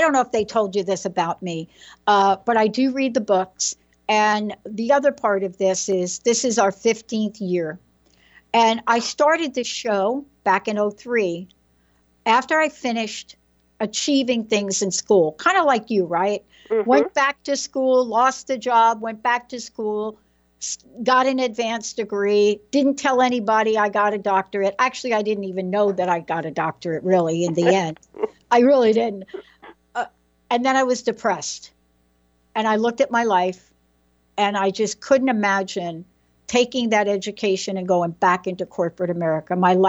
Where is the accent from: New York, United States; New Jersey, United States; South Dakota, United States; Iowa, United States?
New York, United States; Bronx; I was born in the Bronx. And, District 14, which a young congresswoman is from right now, went to PS 14, went to Christopher Columbus Hi